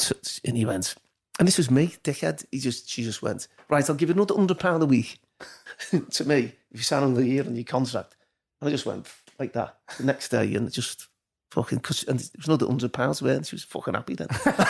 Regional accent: Liverpool, North West England, United Kingdom; I don't think it's because he was from Glasgow and I was from Liverpool, but we roomed together because we just signed together

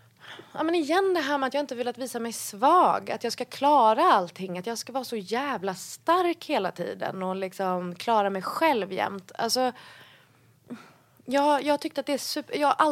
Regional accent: Gothenburg, Västra Götaland County, Sweden; Jag växte upp i Göteborg med min mamma och min storebror.

